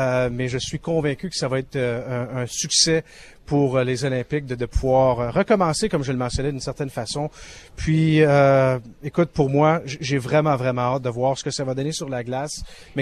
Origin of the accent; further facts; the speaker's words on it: Quebec, Canada; J'ai grandi ici en Outaouais.